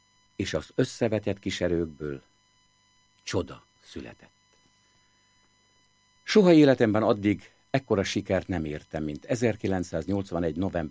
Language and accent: Hungarian; Csíktaploca, Harghita, Romania; Én gyermekkoromban, otthon, Csíktaplocán, a Pünkösdi Passióban Pilátust énekeltem bácsikkal, nénikkel.